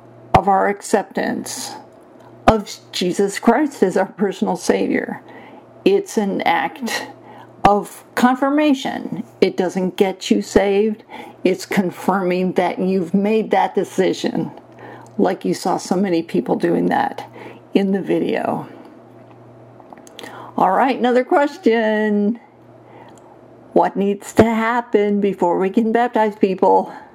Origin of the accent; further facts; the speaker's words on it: Cleveland, Ohio, United States; Here's a fab photo of the revival in Cleveland, my hometown.